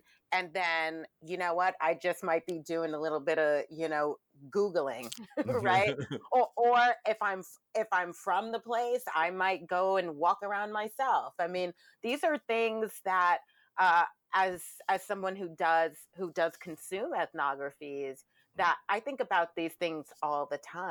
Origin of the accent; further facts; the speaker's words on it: New York, United States; Yeah, and as a New Yorker, I would have just said love it.